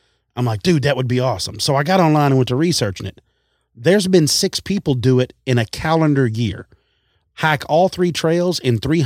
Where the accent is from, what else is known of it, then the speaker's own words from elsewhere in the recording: Texas, United States; Well, I'm from Texas. Of course, I've got to take a handgun.